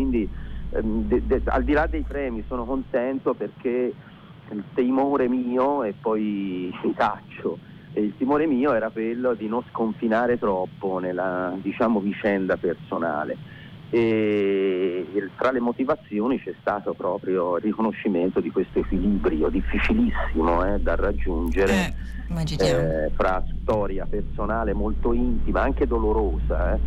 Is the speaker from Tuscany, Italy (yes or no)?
yes; Gavorrano, Tuscany, Italy; also born or lived in Turin; io sono toscano, noi siamo di Gavorrano.